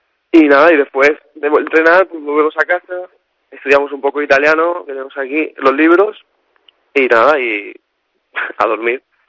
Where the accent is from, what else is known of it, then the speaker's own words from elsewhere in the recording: Spain; now in Cesena, Italy; somos cuatro españoles aquí en casa